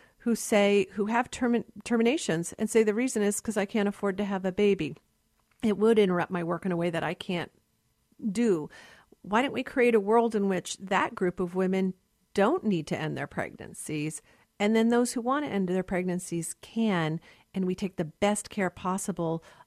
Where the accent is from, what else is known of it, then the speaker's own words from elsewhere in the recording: United States; incomprehensible to me as a woman, as a lawyer, as an American.